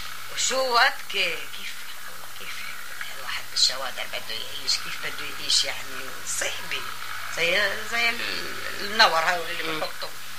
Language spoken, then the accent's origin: Arabic; Palestine; moved away; انا لما اجيت هون على المخيم وحتى لما طلعت من فلسطين